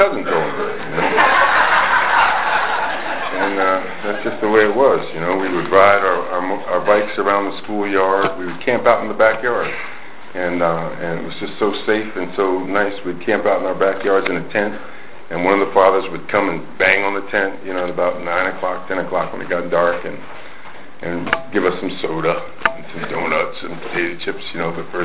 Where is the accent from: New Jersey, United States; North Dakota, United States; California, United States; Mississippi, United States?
New Jersey, United States; Maplewood; I grew up in Jersey. I grew up in a suburb of Newark called Maplewood, New Jersey. It was a beautiful, really, really nice, pleasant suburb. Very ethnic community, a lot of Italians.